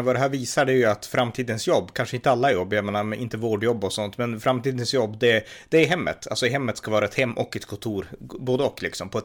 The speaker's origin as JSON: {"language": "Swedish", "region": "Norrland", "country": "Sweden", "said": "jag kommer från Norrland i Sverige, och här har vi inte de här stora gallerierna"}